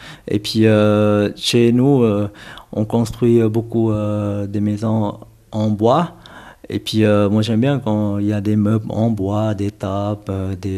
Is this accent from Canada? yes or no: no; Bangkok, Thailand; now in Switzerland; Je viens de Bangkok. J'habite en Suisse depuis 1999.